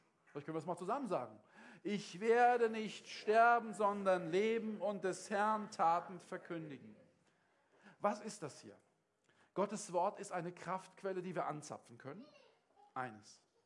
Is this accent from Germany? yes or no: yes; Germany; Ein Beispiel aus unserer Geschichte als Deutsche.